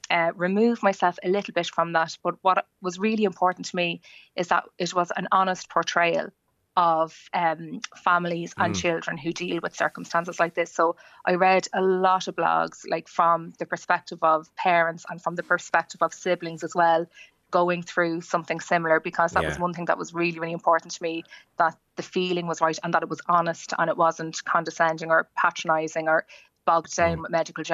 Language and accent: English; Dublin, Leinster, Ireland; I'm from Mulholder Town in Dublin 15.